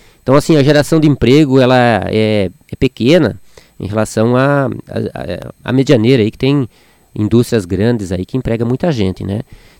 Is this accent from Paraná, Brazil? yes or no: yes; Serranópolis do Iguaçu, Paraná, Brazil; Eu nasci, me criei em Serranópolis Iguaçu, né?